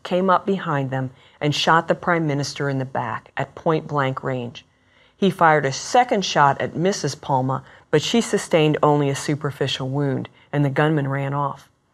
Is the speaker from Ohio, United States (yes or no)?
yes; Ohio, United States; at Kenyon College in my home state of Ohio.